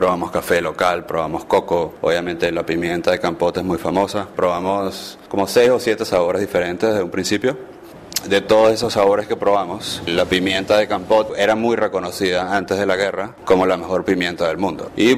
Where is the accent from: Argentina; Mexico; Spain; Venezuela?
Venezuela; now in Cambodia; Estando aquí, siendo venezolano, con un buen amigo de cuando éramos niños en Venezuela